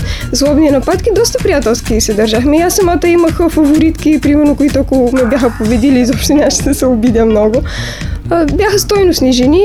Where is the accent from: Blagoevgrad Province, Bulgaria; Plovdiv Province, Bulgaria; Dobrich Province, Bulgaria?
Plovdiv Province, Bulgaria; Plovdiv; просто защото си от Пловдив и аз съм от Пловдив